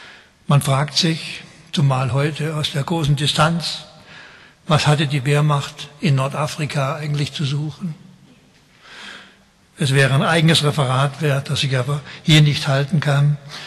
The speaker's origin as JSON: {"language": "German", "town": "Waldkirch", "region": "Baden-Württemberg", "country": "Germany", "tie": "born or raised there", "said": "war ich doch in meiner Heimatstadt Waldkirch selbst 10 Jahre lang Stadtrat und Fraktionsvorsitzender"}